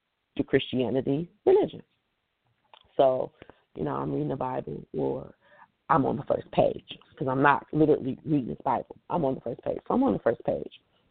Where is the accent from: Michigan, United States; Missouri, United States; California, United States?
Michigan, United States; Detroit; Growing up in Detroit in the 90s, I've experienced being in foster care.